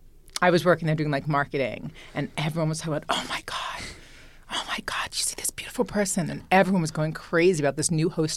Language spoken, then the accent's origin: English; New York, United States; I'm from New York, but I was living in LA and I was getting ready to leave my fiance.